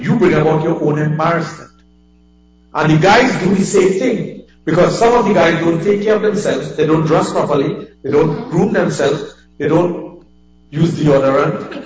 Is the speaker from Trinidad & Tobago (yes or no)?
yes; Trinidad & Tobago; here I am coming from Trinidad with a suitcase. I don't have a wardrobe as they would have because they live in there.